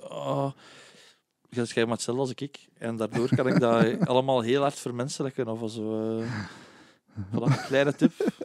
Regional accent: Aalst, East Flanders, Belgium; ik ben van Aalst.

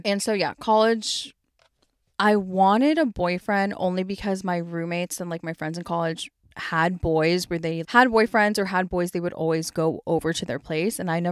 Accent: United States; But since Tom is from England and I'm from America, we actually had to be apart

